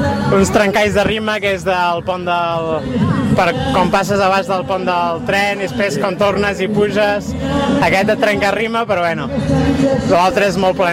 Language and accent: Catalan; Vilafranca del Penedès, Catalonia, Spain; Home, aquí quasi porto des de petit. Des dels 5 anys porto aquí a Vilafranca. Soc de Vilafranca, porto vivint allà des dels 5 anys, imagina.